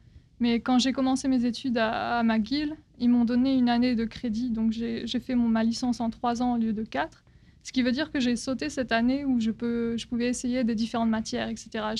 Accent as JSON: {"language": "French", "country": "France", "lives_now": "United States", "said": "Je suis française d'origine, mais ma famille a déménagé au Texas il y a, je pense, en 2002."}